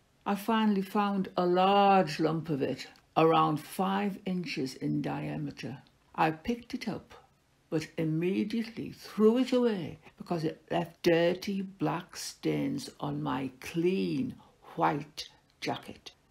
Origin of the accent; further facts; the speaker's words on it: Middlesbrough, North East England, United Kingdom; depicts my life living in my hometown of Middlesbrough. It then had the highest rates of unemployment in the UK.